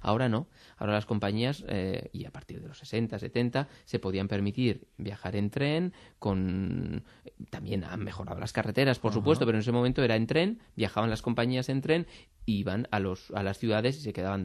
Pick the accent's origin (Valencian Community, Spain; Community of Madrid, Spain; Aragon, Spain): Aragon, Spain; Zaragoza; me hablaba con un actor mayor de mi tierra, zaragozano